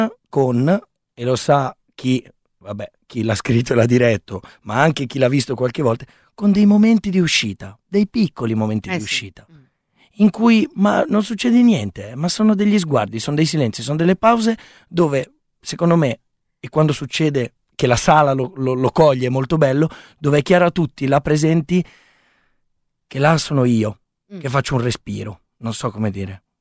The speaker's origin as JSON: {"language": "Italian", "town": "Milan", "region": "Lombardy", "country": "Italy", "said": "io vengo dalla Barona, quindi quindi sono, in quanto ragazzo della Barona, ogni tanto ho delle espressioni facciali e comportamentali"}